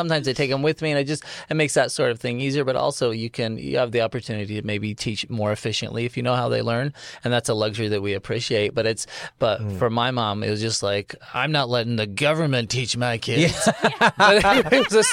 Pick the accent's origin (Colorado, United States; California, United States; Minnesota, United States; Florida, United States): California, United States; San Jose; also born or lived in San Francisco; Yeah, I grew up in the Bay Area, San Jose, San Francisco.